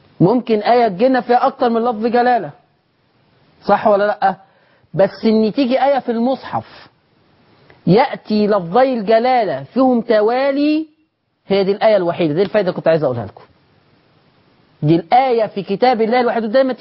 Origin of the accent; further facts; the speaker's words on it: Egypt; أن يحفظ بلدنا مصر